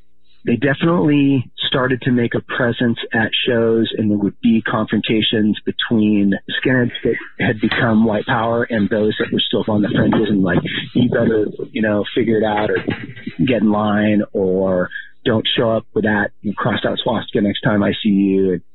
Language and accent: English; Portland, Oregon, United States; I grew up in the Portland area. I spent a lot of my youth tearing around downtown, skateboarding